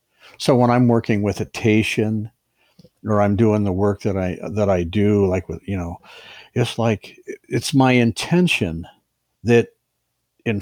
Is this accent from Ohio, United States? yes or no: yes; Ohio, United States; moved away as an adult; I'm from Ohio.